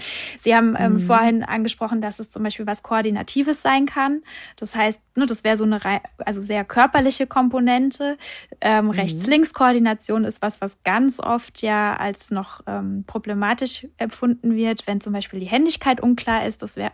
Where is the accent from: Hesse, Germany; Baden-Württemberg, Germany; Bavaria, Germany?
Hesse, Germany; Bei uns hier, ich komme aus Hessen